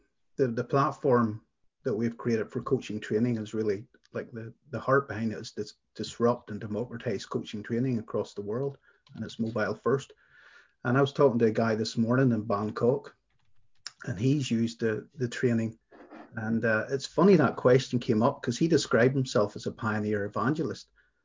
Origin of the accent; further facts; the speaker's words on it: Ireland; And being Irish, I'll give the whimsical answer.